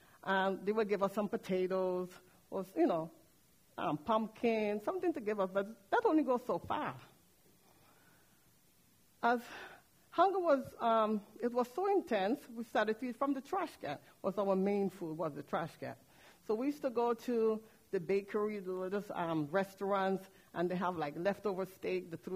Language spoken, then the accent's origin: English; Trinidad & Tobago; born there; also born or lived in Puerto Rico; I was born in Trinidad and Tobago. It's next to Venezuela. My mom left us there with some nieces, aunts, and uncle.